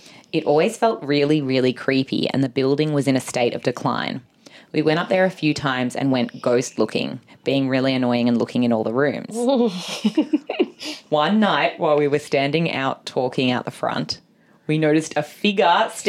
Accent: Narrabri, New South Wales, Australia; Never, ever in my hometown of Narrabri.

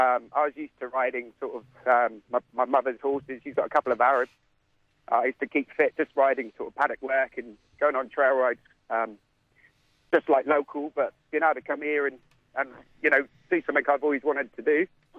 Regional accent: England, United Kingdom; moved away as an adult; now in Australia; I'm from England, and originally I had little to do with horses. I was a builder back home, so I come to Australia to find a new trade.

